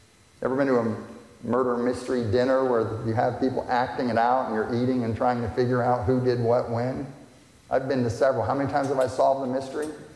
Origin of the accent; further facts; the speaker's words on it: Virginia, United States; When I was a teenager, my family, we grew up in Virginia. We went almost every year to Ocean City, New Jersey, to the beach.